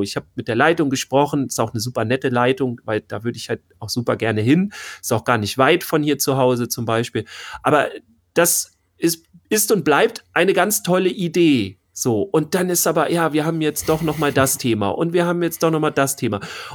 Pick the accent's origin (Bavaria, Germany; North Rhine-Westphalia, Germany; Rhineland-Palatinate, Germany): Bavaria, Germany; Finden wir interessant, aber wir sind ja aus Bayern.